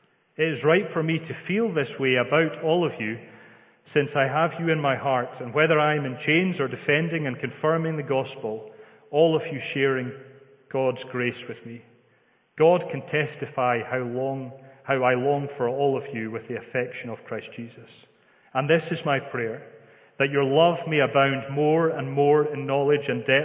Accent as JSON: {"language": "English", "region": "Scotland", "country": "United Kingdom", "accent": "Scottish", "said": "And there was a few Sundays where my Scottish accent would get the better of me and do me a bit of a disservice."}